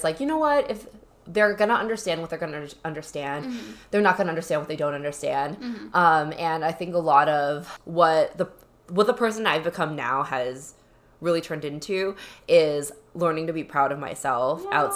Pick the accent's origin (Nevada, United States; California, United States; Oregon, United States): California, United States; now in San Diego, United States; Yeah, so I'm a Southern California girl, yes. born and raised. I am from Orange County, I recently moved to San Diego, like, mm-hmm. about a year ago, and that's yeah. where I'm currently based.